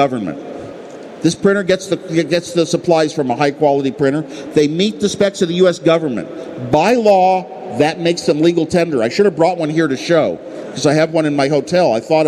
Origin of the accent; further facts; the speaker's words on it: Los Gatos, California, United States; There's a printer in my hometown of Los Gatos, California, and he makes pads of cash for me